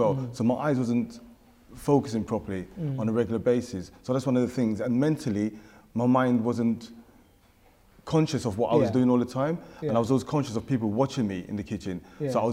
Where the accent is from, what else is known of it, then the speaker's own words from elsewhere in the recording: Tottenham, London, United Kingdom; also born or lived in Bethnal Green / Hackney; Born in UK, England, London, Bethnal Green, to be honest with you, Hackney.